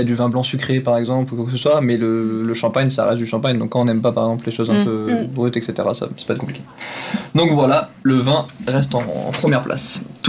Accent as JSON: {"language": "French", "country": "France", "said": "quand nous, on est Français"}